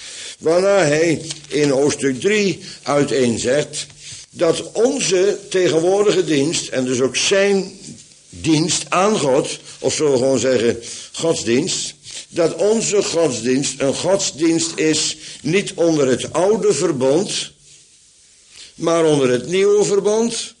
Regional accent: Bodegraven, South Holland, Netherlands; ik kom uit Bodegraven, dus spreek mij aan. Kaas, de lucht van kaas grootgebracht, dus dat spreekt mij wel aan.

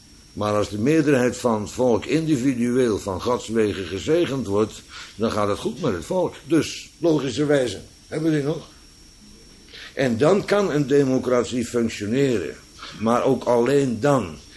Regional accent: Netherlands; Ik ben echt een Nederlander, dus ik spot er ook altijd mee.

